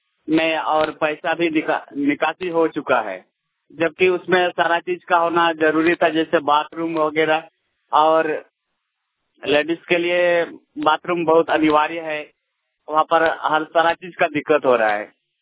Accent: Bhotokadiya, Jharkhand, India; ग्राम भोटोकड़िया, पंचायत भोटोकड़िया, और वहीं के निवासी हैं।

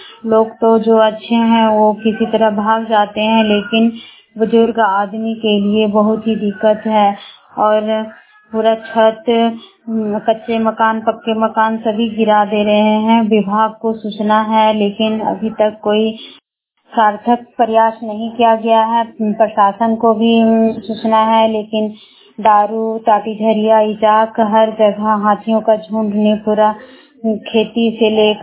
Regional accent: Barkagaon, Jharkhand, India; बड़कागांव प्रखंड के रहने वाली हूँ।

